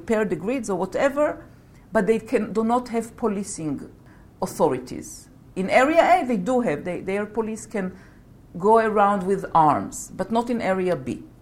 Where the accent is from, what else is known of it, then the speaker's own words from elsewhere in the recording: Gaza Strip, Palestine; accent: Gazan; now in Ramallah, Palestine; I moved to Ramallah in 97. I moved to the West Bank from Gaza in 97. And at first I was, a fresh woman there. It was all new to me. I knew Gaza. My accent was Gazan.